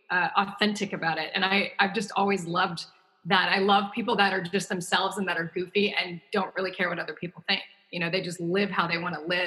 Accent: the South, United States; But back then, especially me growing up in the South, that was not a thing.

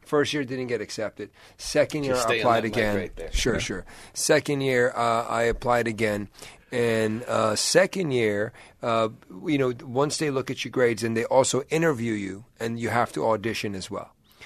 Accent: Washington, District of Columbia, United States; also born or lived in Tucson; I was born there. Grew up in Washington, D.C.

